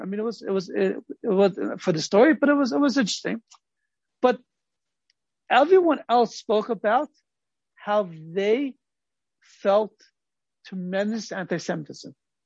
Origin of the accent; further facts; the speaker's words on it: Los Angeles, California, United States; And I grew up in Los Angeles, three blocks away from Merrill's.